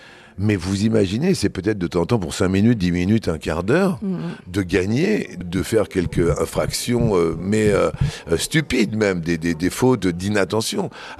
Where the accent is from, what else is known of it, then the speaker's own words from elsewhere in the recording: Toulouse, Occitanie, France; puisque je suis Toulousain pur souche.